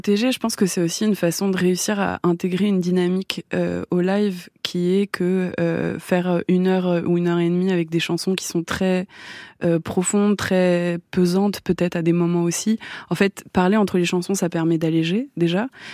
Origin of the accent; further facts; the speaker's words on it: France; je suis française, donc peut-être la chose la plus française en moi, c'est moi.